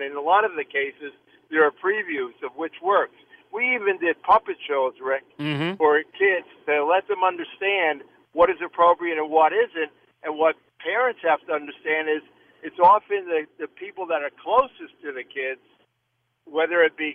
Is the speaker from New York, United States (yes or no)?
yes; New York City, New York, United States; We were growing up in New York City area back in the 50s